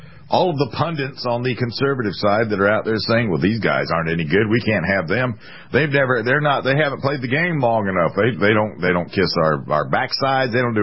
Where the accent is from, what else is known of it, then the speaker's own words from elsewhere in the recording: United States; As an American, I have my right to choose what I will and will not say